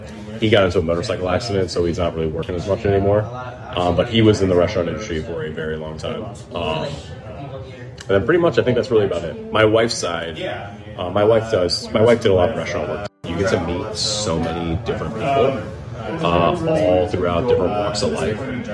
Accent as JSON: {"language": "English", "town": "Annapolis", "region": "Maryland", "country": "United States", "tie": "born or raised there", "said": "I grew up in Annapolis area. From there, I went to Arundel High School, which is around there."}